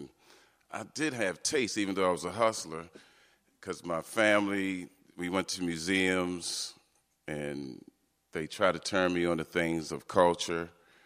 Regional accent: Baltimore, Maryland, United States; I grew up in Baltimore, as noted, and I grew up in the Northwest Side, first in Park Heights, then Liberty Heights, and so forth.

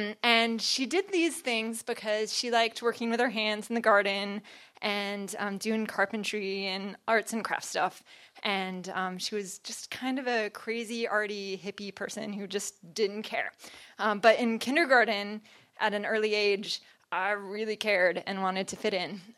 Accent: North Carolina, United States; I'm from Carolina, and the motto of North Carolina is to be rather than to seem

